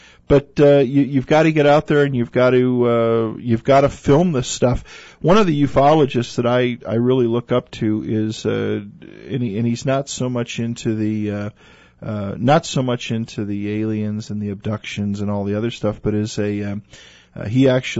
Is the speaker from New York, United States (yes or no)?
no; Chicago, Illinois, United States; I am too. I'm from Chicago.